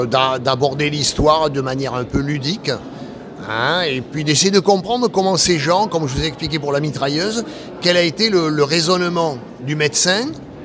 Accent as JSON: {"language": "French", "region": "Occitanie", "country": "France", "said": "Nous, on est des régionaux de l'étape. On vient de l'Ouest, à côté de Tarbes."}